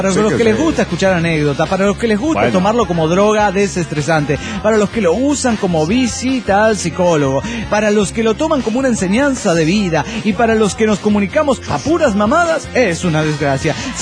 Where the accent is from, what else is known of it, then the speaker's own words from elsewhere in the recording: Mexico City, Mexico; born there; yo así como que nací en Chilangolandia